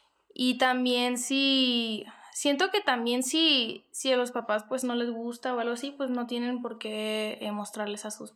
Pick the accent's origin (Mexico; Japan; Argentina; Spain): Mexico; Chihuahua; Siempre los visitamos allá, soy de Chihuahua.